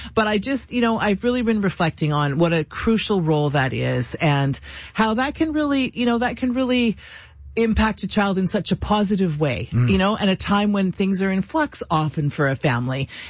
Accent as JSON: {"language": "English", "town": "Kelowna", "region": "British Columbia", "country": "Canada", "tie": "born or raised there", "said": "when I was growing up in Kelowna."}